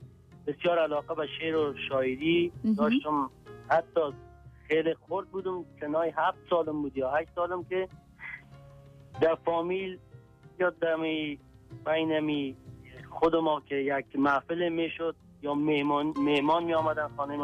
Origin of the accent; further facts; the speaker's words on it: Afghanistan; also born or lived in Iran; now in Paris, France; 2006 بودم، رفتم افغانستان و برگشتم آمدم پس ایران. ده ماه در افغانستان بودم، آخر 2006 برگشتم آمدم ایران و از ایرانم آمدم مثل دیگه افغانا به سمت ترکیه و اروپا و تا سال 2008 که رسیدم به فرانسه و در شهر پاریس ماندگار شدم.